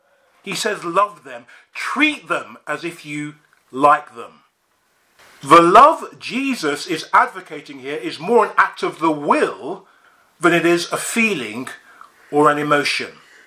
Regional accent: United Kingdom; And let's be honest, as the British, we're pretty good at blaming others, aren't we?

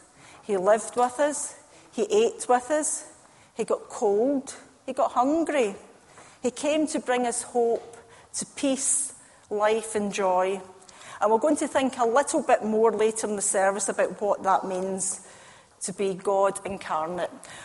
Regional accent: Scotland, United Kingdom; Being Scottish, I struggle with English, never mind any other language.

